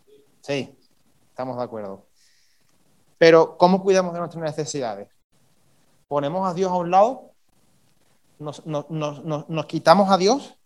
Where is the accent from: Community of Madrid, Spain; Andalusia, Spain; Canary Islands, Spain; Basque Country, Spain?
Andalusia, Spain; Huelva; ¿Sabes cuánta población tiene Huelva, de donde yo soy? 145.000.